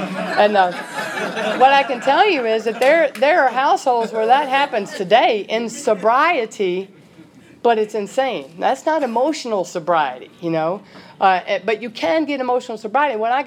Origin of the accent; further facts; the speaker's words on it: Deep South, United States; like, growing up in the Deep South, you know, we talk in colloquialisms. We say things that people don't understand.